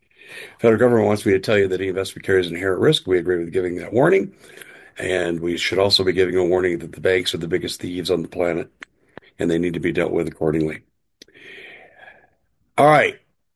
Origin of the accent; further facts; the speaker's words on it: Colorado, United States; I grew up in Colorado learning in my Colorado history class, both in high school and college